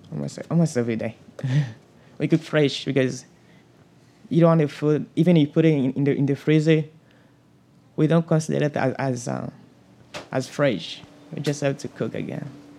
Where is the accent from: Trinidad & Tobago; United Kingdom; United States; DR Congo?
DR Congo; moved away; also born or lived in Zimbabwe; I'm from Congo. At that time, there was been a lot of killing and shooting. Even my parents were killed, and that's why we moved.